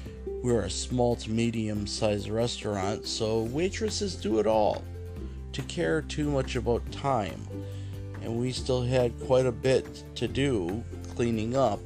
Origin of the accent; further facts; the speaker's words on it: United States; Well, we're American poor, so we rarely went out to eat.